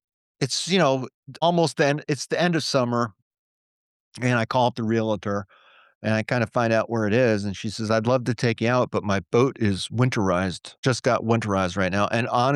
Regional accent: Florida, United States; also born or lived in Atlanta; now in Virginia, United States; I want to live, you know, I'm from Florida.

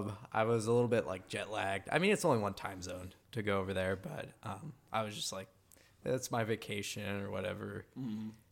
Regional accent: Idaho, United States; they didn't like pay attention to anything else except for that I was from Idaho.

